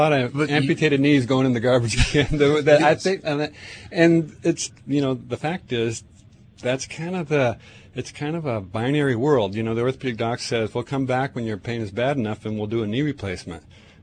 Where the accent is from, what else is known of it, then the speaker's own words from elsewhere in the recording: Tacoma, Washington, United States; I grew up in Tacoma as well, kind of north, kind of near Point Defiance.